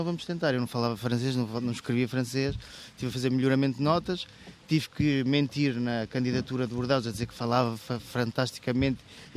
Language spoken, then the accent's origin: Portuguese; Nelas, Centro, Portugal; Portanto, eu sou de Nelas, não é? Sou natural do concelho de Nelas e andei aqui no secundário